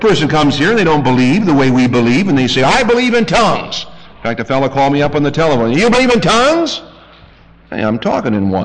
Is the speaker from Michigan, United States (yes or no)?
yes; Michigan, United States; I say Michigan because I was born in Michigan, raised there.